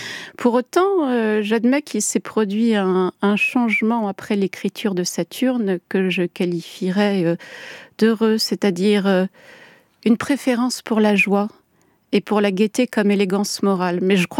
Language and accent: French; Switzerland; un épisode de mon enfance en Suisse